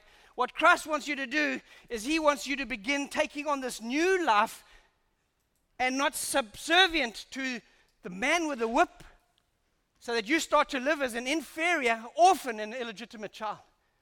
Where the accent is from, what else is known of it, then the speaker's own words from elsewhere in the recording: United Kingdom; I'm European and I'm British, if you want to call it that.